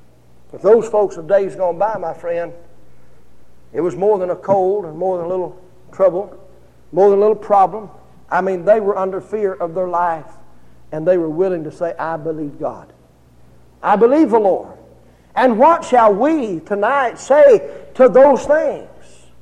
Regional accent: United States; born there; I thank Him that I was born in America. I thank Him that I was born where I was born, when I was born.

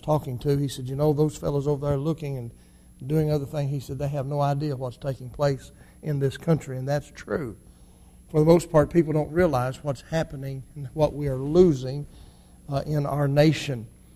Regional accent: United States; And I have a right, because I'm an American, to feel that way.

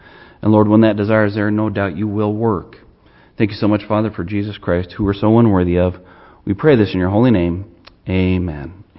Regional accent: Minnesota, United States; we had this former governor of Minnesota, a wrestler, perhaps you know him. That's my home state.

